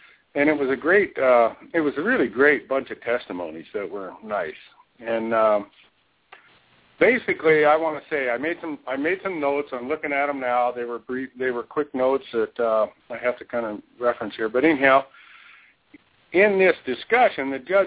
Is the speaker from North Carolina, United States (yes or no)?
no; Fairbanks, Alaska, United States; and I was born and raised in Fairbanks, and I can tell you, the Anchorage jury is not the same as a Fairbanks jury.